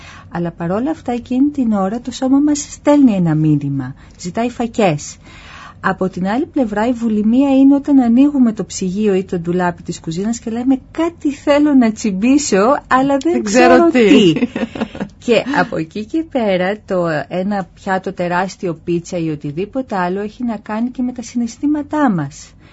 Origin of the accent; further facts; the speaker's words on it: Greece; επειδή είμαστε Έλληνες και γύρω από ένα τραπέζι γιορτάζουμε, κλαίμε, χαιρόμαστε